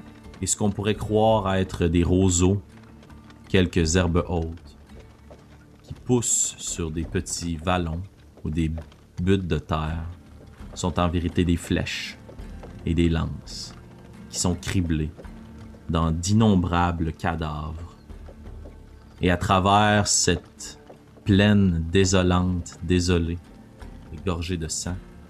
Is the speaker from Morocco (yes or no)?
no; Shawinigan, Quebec, Canada; une entreprise de chez nous à Shawinigan, en Mauricie